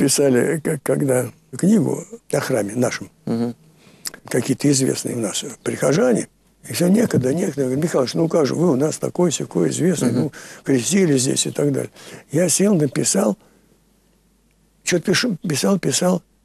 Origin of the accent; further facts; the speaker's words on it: Moscow, Russia; born there; Я там родился, на Радищевской родился. И внизу здесь, где Котельническая высотка, ну, самый центр. Там 5 минут по набережной до Кремля. Вот я здесь родился.